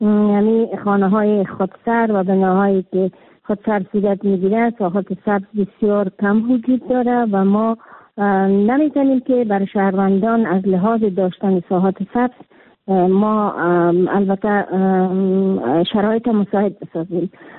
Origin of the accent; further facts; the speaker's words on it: Kabul, Afghanistan; در شهر کابل، که خودم یک کابلی هستم